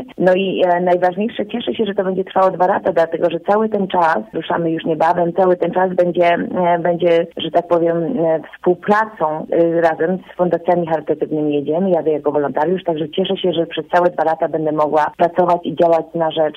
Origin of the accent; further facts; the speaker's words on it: Łódź, Łódź Voivodeship, Poland; jestem normalną dziewczyną z Łódzki, która po prostu ma marzenie, nie boi się go zrealizować.